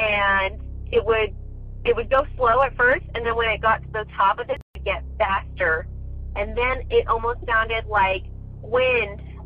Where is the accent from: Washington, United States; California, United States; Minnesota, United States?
California, United States; I'm from California.